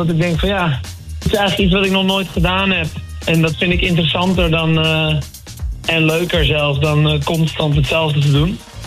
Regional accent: Hoorn, North Holland, Netherlands; Ik kom zelf ook uit West-Friesland, uit Hoorn.

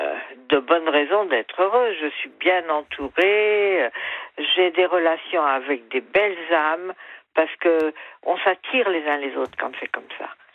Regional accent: Paris, Île-de-France, France; je suis de Paris et j'ai 72 ans.

